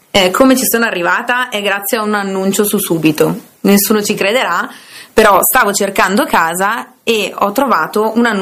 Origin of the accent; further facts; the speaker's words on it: Brembate di Sopra, Lombardy, Italy; now in Bonate Sotto, Italy; io sono originaria di Brembate di Sopra, ma da un anno vivo a Bonate Sotto.